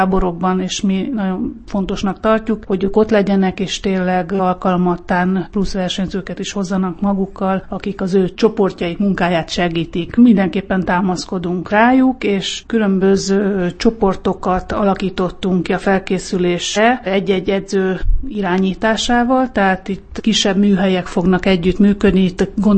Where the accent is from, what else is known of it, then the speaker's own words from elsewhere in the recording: Vác, Pest, Hungary; hiszen Vácról jövök, ahol gyerekkorom óta